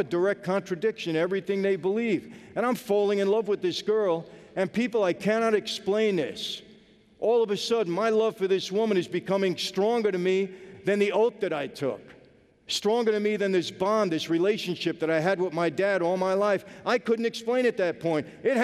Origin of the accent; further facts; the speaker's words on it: Brooklyn, New York, United States; now in Los Angeles, United States; I'm not from L.A., I'm from Brooklyn.